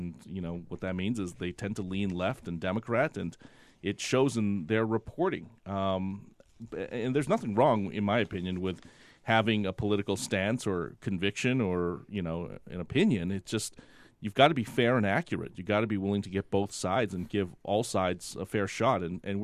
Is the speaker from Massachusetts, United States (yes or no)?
yes; Brookline, Massachusetts, United States; But Boston's my hometown. I grew up in Brookline, right outside of Boston